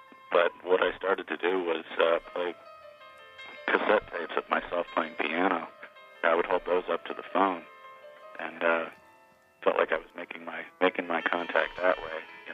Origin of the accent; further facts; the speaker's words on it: Tampa, Florida, United States; I was actually an army brat, and we traveled around the world a lot when I was a little kid, but I mostly grew up in Tampa, Florida.